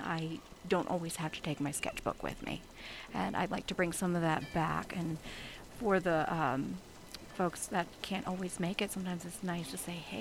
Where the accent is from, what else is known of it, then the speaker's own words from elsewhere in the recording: Chesapeake Bay area, United States; I'm from the Chesapeake area.